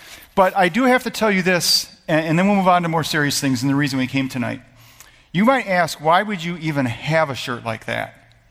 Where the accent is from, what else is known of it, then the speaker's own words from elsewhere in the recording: Detroit, Michigan, United States; now in New York, United States; I was born and raised in Detroit. I spent 2 years in California in seminary. But before I moved to New York, I'm a Detroiter through and through, throughout.